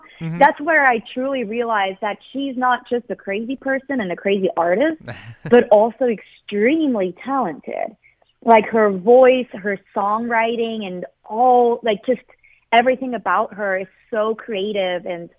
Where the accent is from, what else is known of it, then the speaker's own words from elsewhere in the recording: Switzerland; Yeah, so it's actually not very different at all.